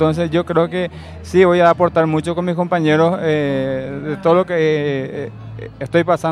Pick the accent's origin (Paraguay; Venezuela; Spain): Paraguay; de Paraguay.